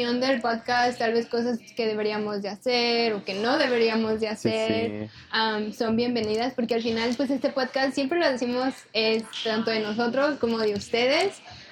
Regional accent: Monterrey, Nuevo León, Mexico; yo en Monterrey, por lo menos, no voy a generalizar todo Monterrey porque luego me funan, pero yo por lo menos de la parte de donde vengo

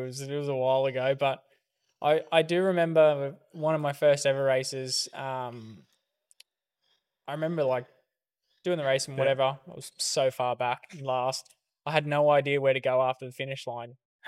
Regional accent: Wanneroo, Western Australia, Australia; growing up in Wanneroo, near, like, I don't know if you guys know Barbagallo and all that, it's one of the racing tracks.

